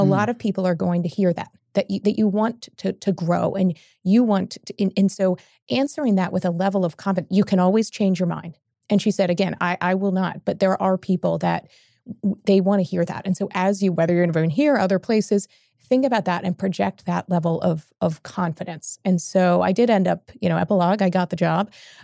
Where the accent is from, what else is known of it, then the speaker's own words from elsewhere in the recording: Louisville, Kentucky, United States; We were looking to move from Atlanta to Louisville, my hometown, be close to family.